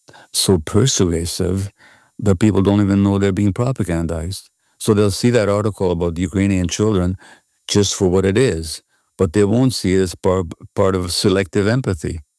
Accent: Hungary; I grew up under communism in Hungary

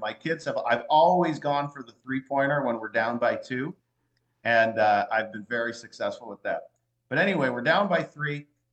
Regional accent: Lisbon, United States; I am born and raised in Lisbon. I am a dairy farmer in Lisbon.

